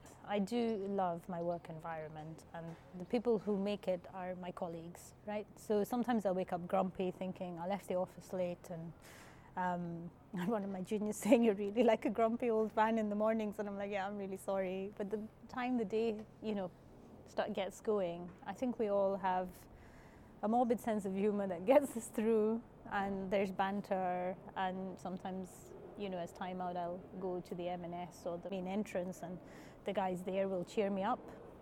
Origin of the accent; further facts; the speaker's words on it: Kenya; Growing up in Kenya, we had a big garden